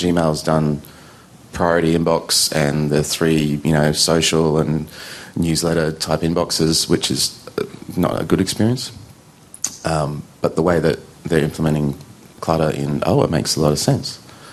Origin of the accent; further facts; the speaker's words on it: Australia; Look, I come from Australia.